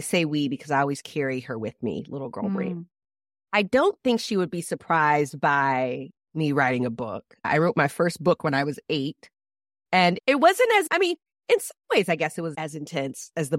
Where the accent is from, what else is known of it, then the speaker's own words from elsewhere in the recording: the South, United States; I grew up in the South, so I'm on the opposite coast.